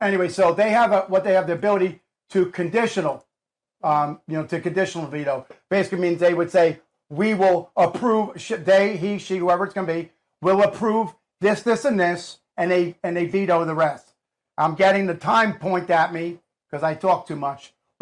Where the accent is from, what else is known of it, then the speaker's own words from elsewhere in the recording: New Jersey, United States; I'm going to say the state of New Jersey, my home state. Shout out to New Jersey.